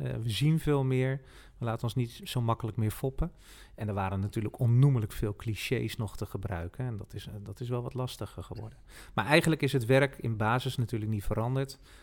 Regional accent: Haarlem, North Holland, Netherlands; Maar ik kom uit Haarlem.

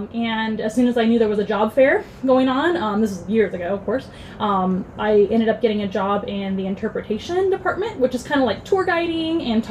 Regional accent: San Antonio, Texas, United States; I miss San Antonio a lot. It is my hometown, and I love the culture here, so we really wanted to come back home and come back to our family, who all live here too.

